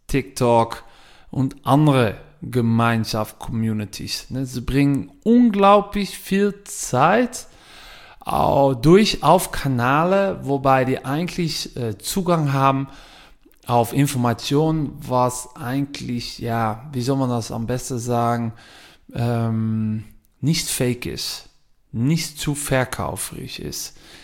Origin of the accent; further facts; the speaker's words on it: Netherlands; German is a second language; now in Düsseldorf, Germany; ich bin ein Holländer, aber ich wohne in Düsseldorf mit meiner Familie und bin auch sehr aktiv auf die deutsche Markt. Aber mein Roots sind natürlich in Holland